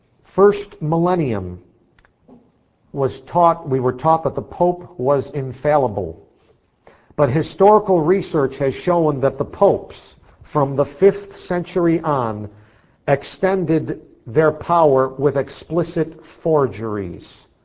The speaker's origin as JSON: {"language": "English", "town": "Sursee", "region": "Lucerne", "country": "Switzerland", "tie": "born or raised there", "also_born_or_lived": "Rome, Italy", "moved": "as an adult", "said": "I was born into a Catholic family in a little Swiss village of Sursee, which was Catholic. I was raised in Catholic school. Then I lived for 7 years in Rome in the elite papal collegium."}